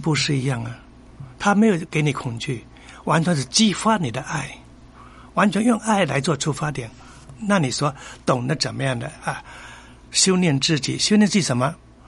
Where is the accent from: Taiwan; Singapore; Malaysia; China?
China; 我们中国人有权不打笑脸人